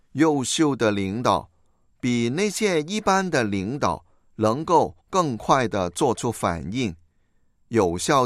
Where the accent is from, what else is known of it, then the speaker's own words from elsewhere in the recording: China; 也就是我们中国人所谓的高瞻远瞩。